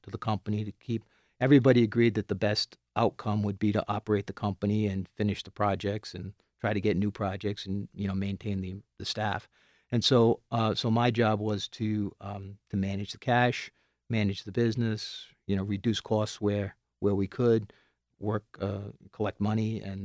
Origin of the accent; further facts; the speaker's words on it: Rhode Island, United States; Yeah, I grew up, I grew up in Rhode Island.